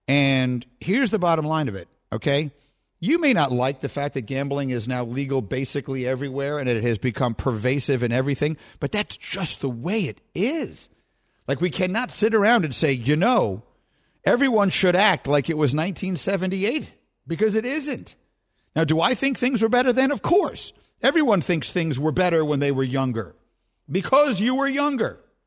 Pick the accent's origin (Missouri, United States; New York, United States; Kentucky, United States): New York, United States; Look, I'm from New York. I'm a Knicks fan.